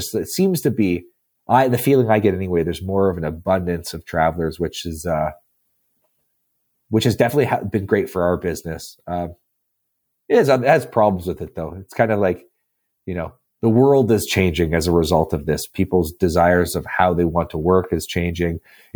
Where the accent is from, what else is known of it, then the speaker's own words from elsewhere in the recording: Canada; I mean, I'm from Canada. It gets cold here.